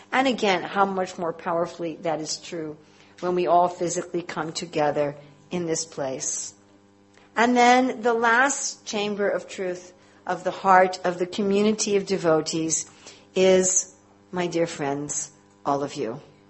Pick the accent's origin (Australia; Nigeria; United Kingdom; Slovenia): Slovenia; English is a second language; and I'm from Slovenia.